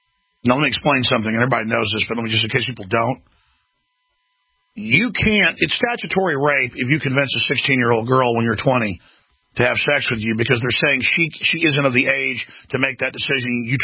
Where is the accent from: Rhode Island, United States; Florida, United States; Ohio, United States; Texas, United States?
Texas, United States; Dallas; Back when I grew up in Dallas, and a lot of mean people like to fight